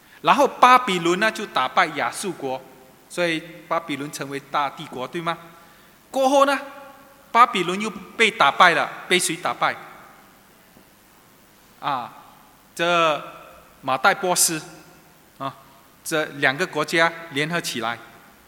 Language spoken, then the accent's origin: Chinese; Singapore; 今天我们新加坡人很厉害啊